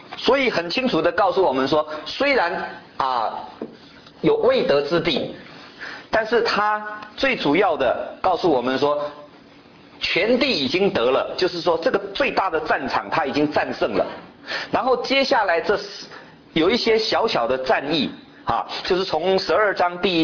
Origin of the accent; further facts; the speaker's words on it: China; 其实从我们中国人讲一句话叫什么，画饼充饥啊